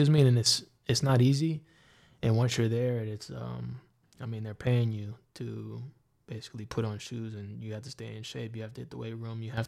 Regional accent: San Diego, California, United States; also born or lived in Oregon / Arizona; now in Girona, Spain; I grew up in San Diego, and I've lived in Oregon, Arizona, and I've been to other places in the States, obviously, but San Diego is home.

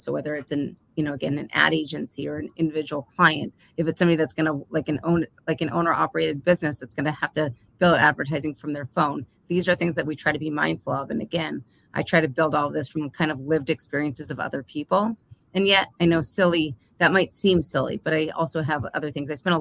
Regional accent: Brooklyn, New York, United States; and I'm from Brooklyn

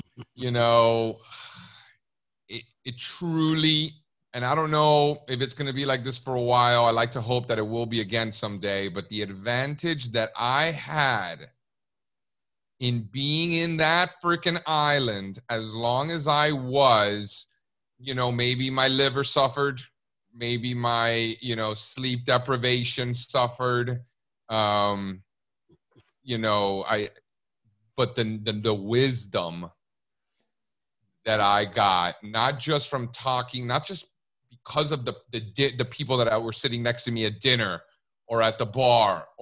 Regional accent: Miami, Florida, United States; I grew up in Miami, Cuban parents. You know, I'm first generation born in the country. Both my parents came over when they were little.

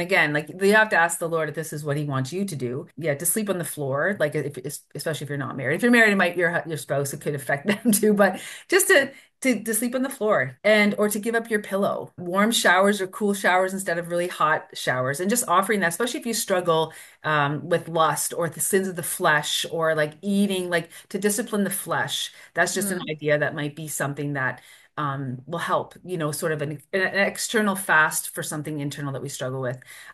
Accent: Canada; just as a Canadian, getting out of the minus 40 temperatures that we had last week

